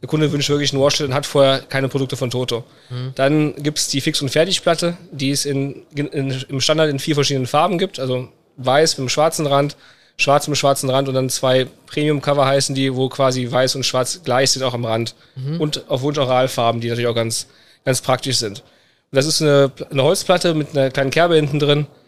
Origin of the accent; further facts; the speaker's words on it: Düsseldorf, North Rhine-Westphalia, Germany; also ich bin Düsseldorfer, der zieht von Düsseldorf nach Wuppertal